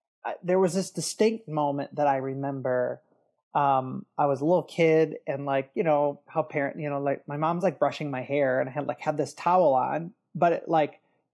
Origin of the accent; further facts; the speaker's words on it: Detroit, Michigan, United States; So I grew up in the Detroit area. That's where I live now. Haven't always lived here, but grew up in Detroit area, grew up Catholic, very good Catholic family